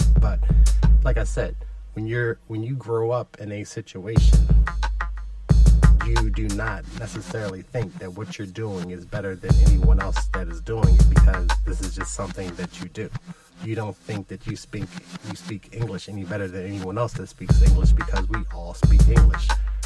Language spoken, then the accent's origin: English; Philadelphia, Pennsylvania, United States; I grew up in West Oak Lane, so city block had 60 houses on it, row houses.